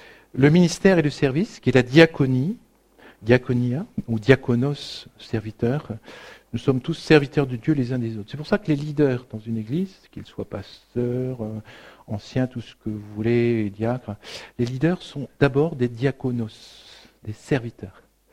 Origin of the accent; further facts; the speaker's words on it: France; Chez nous, en Europe et en France, c'est l'horreur.